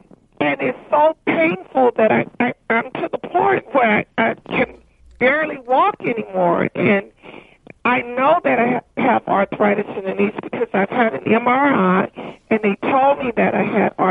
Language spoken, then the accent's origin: English; Houston, Texas, United States; Houston, Texas.